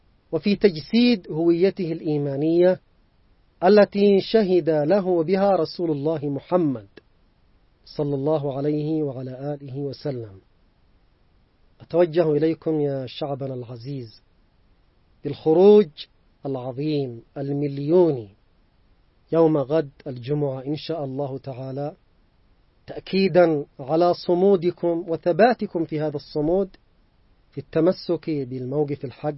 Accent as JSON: {"language": "Arabic", "country": "Yemen", "said": "نحن كشعب يمني مسلم"}